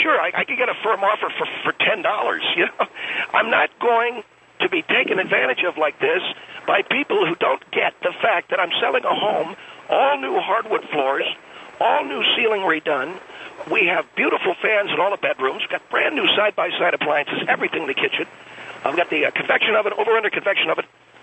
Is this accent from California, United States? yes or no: yes; California, United States; I'm from California. You know, my wife and I both hail from California.